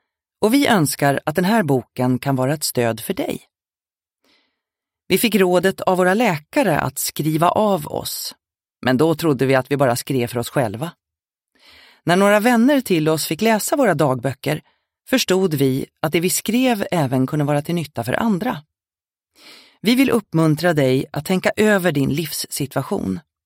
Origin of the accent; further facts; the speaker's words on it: Ludvika, Dalarna County, Sweden; born there; Jag är född i Ludvika.